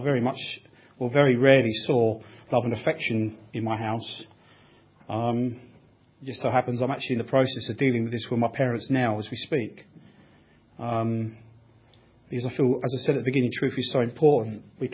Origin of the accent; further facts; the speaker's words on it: Crawley, South East England, United Kingdom; born there; But as I said, I was born in Crawley.